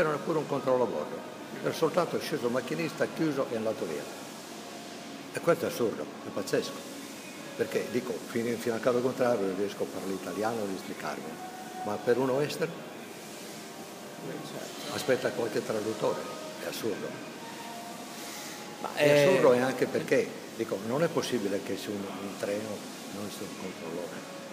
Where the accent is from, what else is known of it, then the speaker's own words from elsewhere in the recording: Sardinia, Italy; Io sono sardo